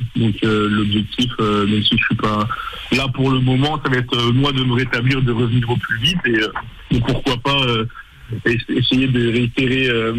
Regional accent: Niort, Nouvelle-Aquitaine, France; Je suis de Niort, c'était quand même intéressant pour rester aussi proche de la famille

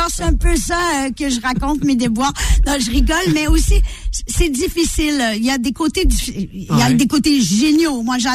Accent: Quebec, Canada; accent: Quebec; Donc oui, c'est du Québec que me vient cet accent. Je suis québécoise

